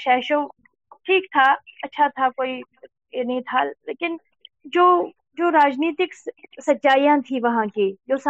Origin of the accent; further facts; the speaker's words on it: Srinagar, Jammu and Kashmir, India; born there; मेरा जन्म श्रीनगर कश्मीर में हुआ। वास्तव में मैं एक कश्मीर के एक जो गांव है बारामूला डिस्ट्रिक्ट में पड़ता है, वो सीर जागीर